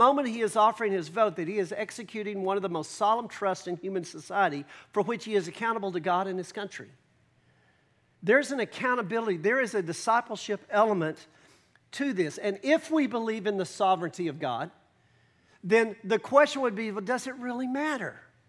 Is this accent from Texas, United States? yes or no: yes; Texas, United States; As a Texan, as a boiled-in-the-blood Texan, these are two of the hardest texts in the world for me to preach.